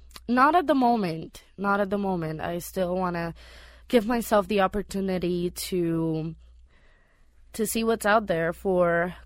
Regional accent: San Juan, Puerto Rico; born there; I was born also in San Juan, Puerto Rico in February of 1991. I've lived there all of my life, and I just recently moved to Florida, to Weston, about 3 months ago.

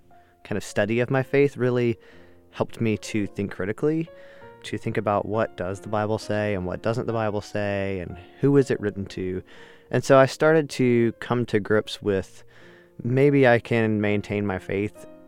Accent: Birmingham, Alabama, United States; So I grew up in Birmingham, Alabama, but in my teenage years, I got involved in a Southern Baptist church

